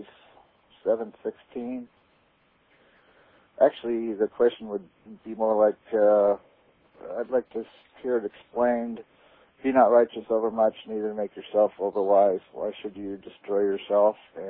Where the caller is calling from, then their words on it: Portland, Oregon, United States; Yeah, I'm calling from the Portland area.